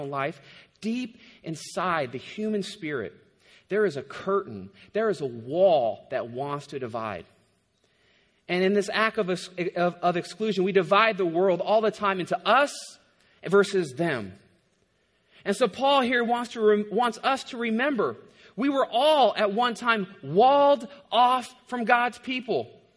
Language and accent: English; Hayward, California, United States; as a young kid, I grew up in Hayward, and I was the minority, right? And I felt this almost every day. I was this lanky white kid growing up in a predominantly Hispanic and African American neighborhood.